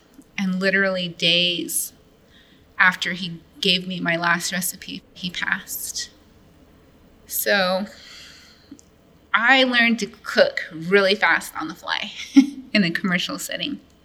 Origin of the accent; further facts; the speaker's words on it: Springville, United States; I grew up in Springville, one of just a few Native families. There was a lot of racism surrounding my childhood.